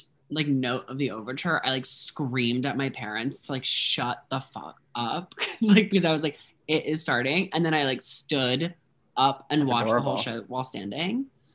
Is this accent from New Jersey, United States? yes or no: yes; New Jersey, United States; So they took me into the city because I grew up in Jersey.